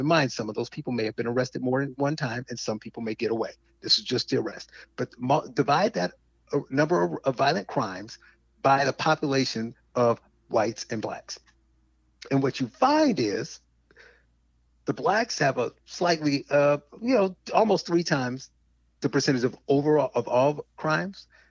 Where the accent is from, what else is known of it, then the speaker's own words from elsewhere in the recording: Gary, Indiana, United States; I grew up in Gary and I was poor.